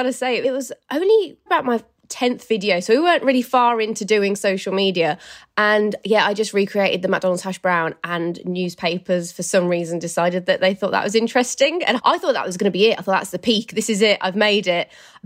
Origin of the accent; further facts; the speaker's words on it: Birmingham, West Midlands, United Kingdom; now in London, United Kingdom; So I live in London, but my hometown is in Birmingham in the Midlands in the UK.